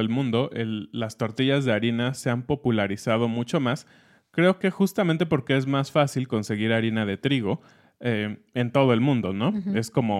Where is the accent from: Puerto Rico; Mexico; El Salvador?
Mexico; Mexico City; nosotros, que somos personas del Centro y de la Ciudad de México